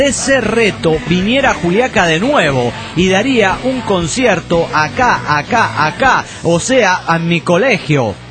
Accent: Tuxpan, Michoacán, Mexico; aunque trabajo en Morelia, prácticamente soy un moreliano, más soy un buen pueblerino, de que ya soy originario de Tuxpan, Michoacán.

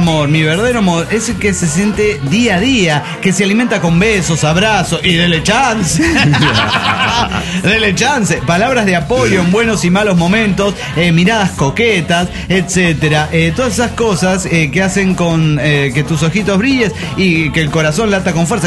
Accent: Chaco, Argentina; yo soy del Chaco y queda lejos.

